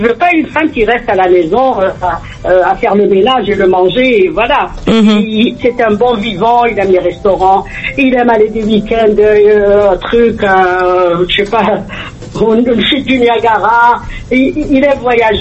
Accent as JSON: {"language": "French", "country": "Algeria", "said": "On est algérien. On est algérien."}